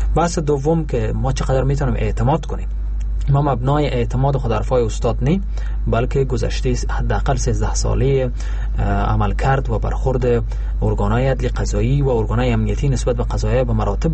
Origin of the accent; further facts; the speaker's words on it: Afghanistan; ما به عنوان یک افغانی که هر روز دسترسی به رسانه دارم